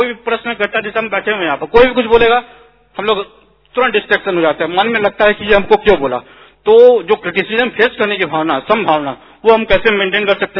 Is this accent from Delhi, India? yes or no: no; Ranchi, Jharkhand, India; और मैं रांची से आया हूं।